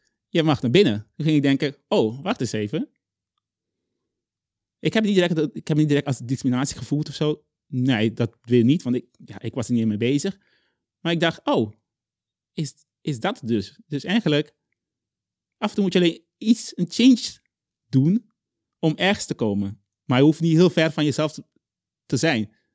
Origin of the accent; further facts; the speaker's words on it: Curaçao; ik kom uit Curaçao, dus ik was hier anders. Ik had grote broeken en grote shirtjes. Hè? En ik woonde in Zwolle